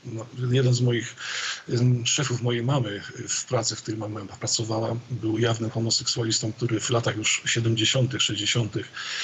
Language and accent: Polish; Nowa Sól, Lubusz Voivodeship, Poland; born there; Ja urodziłem się w takim mieście, które dosyć sławne ostatnio, Nowa Sól. W tej chwili to jest miasto leżące na miedzi. Było to miasto dość wyjątkowe.